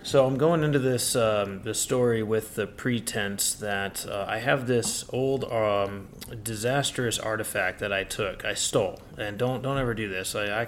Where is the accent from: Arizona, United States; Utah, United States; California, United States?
Utah, United States; Sugar House; I lived in Sugar House. I grew up in Sugar House, old-time Sugar House in Utah, and before it became kind of booming.